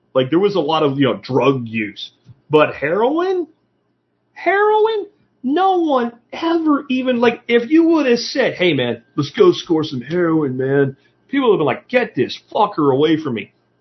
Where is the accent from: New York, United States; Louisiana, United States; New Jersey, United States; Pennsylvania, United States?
Pennsylvania, United States; Pottsville; that my hometown is at the top of the list for shit like that. I've been told you can't walk down Main Street in Pottsville now without walking by two or three people dealing heroin.